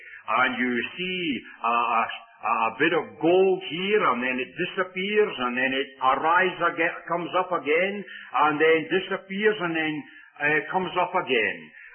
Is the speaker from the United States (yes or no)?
no; Scotland, United Kingdom; So be warned as to what can happen with us Scotsmen down through.